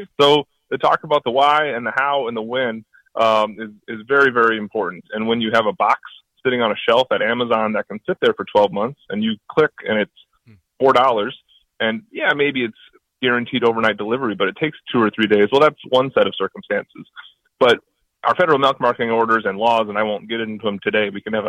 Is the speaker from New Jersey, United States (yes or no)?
no; Minnesota, United States; I'm from Minnesota.